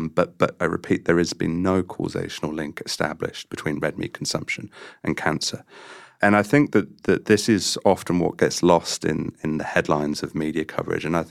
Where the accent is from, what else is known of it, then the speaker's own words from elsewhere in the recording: United Kingdom; You know, I'm British and the Sunday roast is a huge part of our culture